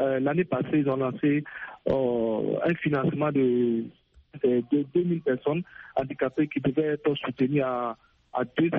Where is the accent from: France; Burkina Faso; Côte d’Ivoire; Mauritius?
Burkina Faso; chez nous au Burkina Faso